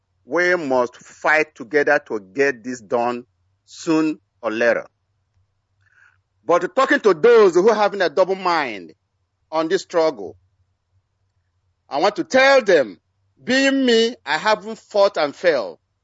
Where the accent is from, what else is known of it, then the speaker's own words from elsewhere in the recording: Mbidi, Imo, Nigeria; now in Dallas, United States; residing here in Dallas, Texas, in United States of America. And I'm from Mbidi, Umuekwe Mbidi in Oru West, in Biafra land.